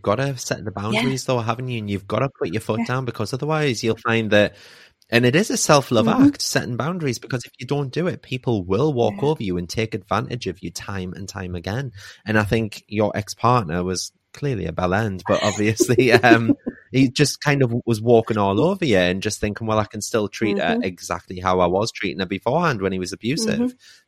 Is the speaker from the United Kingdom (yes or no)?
yes; United Kingdom; And I think as a British culture, we don't like putting on other people.